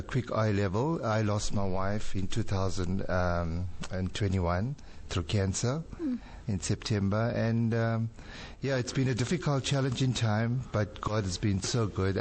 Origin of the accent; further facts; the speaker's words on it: Durban, KwaZulu-Natal, South Africa; also born or lived in Pietermaritzburg; I'm formerly from Natal, mm-hmm. Durban. We moved to Peter Marisburg in the 1980s. 1980 to 2001. I was there in, well, Peter Marisburg, Northdale. Moved up in 2001.